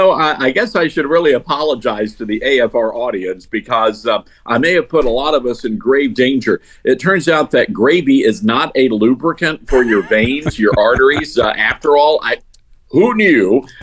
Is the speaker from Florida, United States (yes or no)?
no; Memphis, Tennessee, United States; I live in Memphis, which is my hometown, and you can't go a quarter mile without running into a barbecue joint.